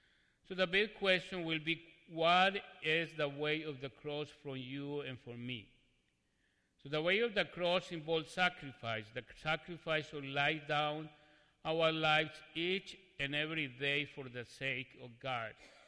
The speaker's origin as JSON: {"language": "English", "country": "Colombia", "second_language": "English", "moved": "yes", "lives_now": "United States", "said": "I came from Colombia."}